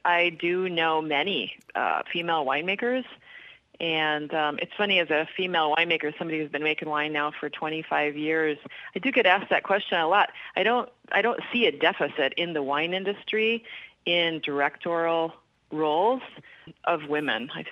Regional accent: Lansing, Michigan, United States; also born or lived in Bellingham, Washington; I grew up in Lansing, Michigan, but I spent a lot of my adult years not too far from Vancouver in Bellingham, Washington.

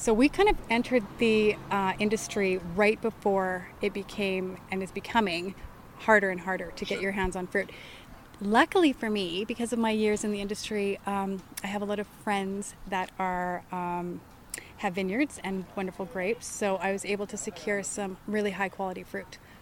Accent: Kelowna, British Columbia, Canada; we're farm kids from Orchard in East Kelowna

